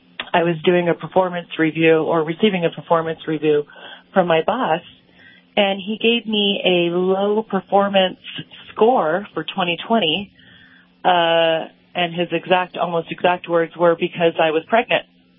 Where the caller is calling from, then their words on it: Utah, United States; I'm calling from Utah.